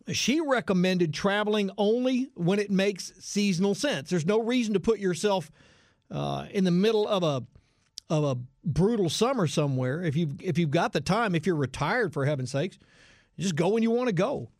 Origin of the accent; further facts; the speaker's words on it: Houston, Texas, United States; also born or lived in Metairie, Louisiana; For heaven's sakes, I was born and raised in the South, right here in Houston. I spent 4 years as a little guy from the time I was about 10 and a half to 13 and a half or 14, somewhere in there, over in New Orleans, in Metairie, actually.